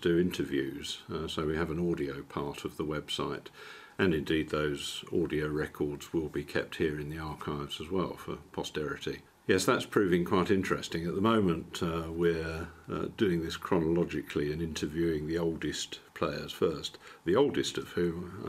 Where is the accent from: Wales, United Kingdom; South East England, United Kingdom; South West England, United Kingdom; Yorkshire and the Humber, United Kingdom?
South East England, United Kingdom; now in Gloucestershire, United Kingdom; I grew up in Kent. I've lived down here in Gloucestershire for more than 40 years now.